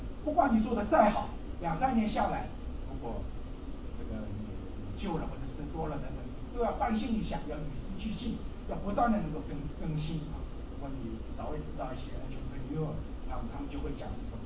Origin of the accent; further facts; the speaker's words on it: China; 我知道我们中国人呢、最讲究是吧？